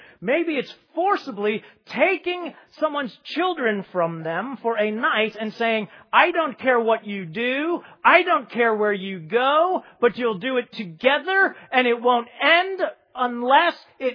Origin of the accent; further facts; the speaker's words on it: United States; And I am an American Christian, and so I fully admit that I am right there.